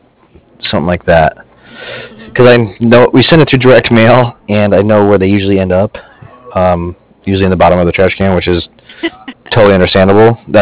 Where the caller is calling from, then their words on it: Cardiff, California, United States; I'm actually calling from Cardiff. It's Cardiff, like Frank.